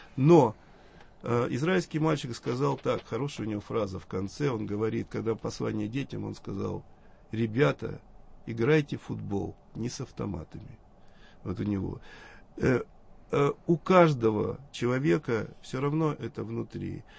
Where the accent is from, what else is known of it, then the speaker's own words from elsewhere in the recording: Urals, Russia; Да, я с Урала.